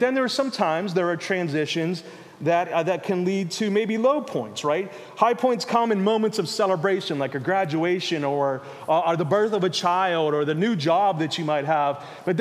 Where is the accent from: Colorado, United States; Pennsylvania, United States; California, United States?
Pennsylvania, United States; Pittsburgh; also born or lived in Chillicothe; We were born and raised in Pittsburgh, did ministry for many years in Pittsburgh, but we were in Ohio for the last three, and we began to pray.